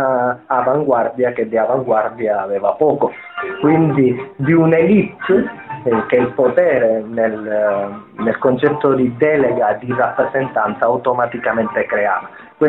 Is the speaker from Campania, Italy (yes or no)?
no; Sicily, Italy; now in Mexico; a volte l'italiano ha un po' di difficoltà, essendo siciliano, vivendo da tantissimi anni in Messico